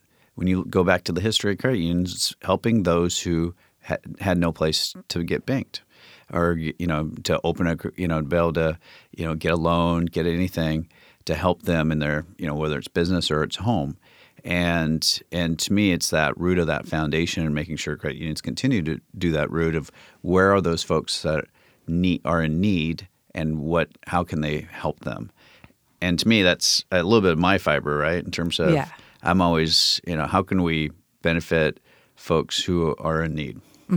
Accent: Federal Way, Washington, United States; also born or lived in Olympia, United States; I mean, I'm born and raised pretty much. I was born in Olympia, raised in the kind of greater Federal Way area.

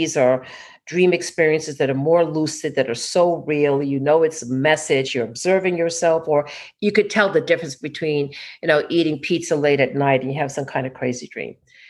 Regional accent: New York, United States; And particularly I grew up in New York, so that was my neighborhood.

